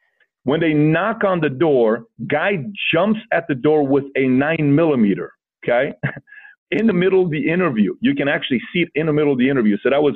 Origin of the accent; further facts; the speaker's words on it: Iran; Myself, I'm from Iran.